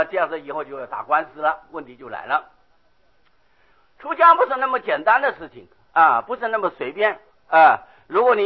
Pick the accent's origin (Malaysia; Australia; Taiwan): Taiwan; 这中国人尤其我们台湾人的这个错误的观念呢